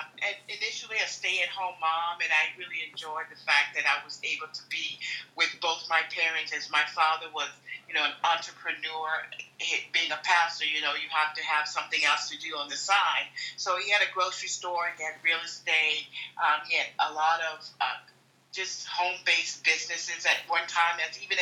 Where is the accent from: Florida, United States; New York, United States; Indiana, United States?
Florida, United States; I grew up in Florida in a very small town. I believe maybe at the time that I was there, it might have been 7,000 to maybe 9,000 people there. A lot of immigrants. It's an immigrant town, a lot of rural area, farmland.